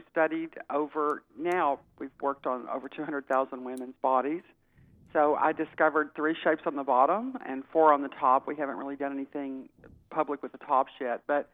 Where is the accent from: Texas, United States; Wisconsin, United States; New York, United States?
Texas, United States; Yes, I'm from Texas.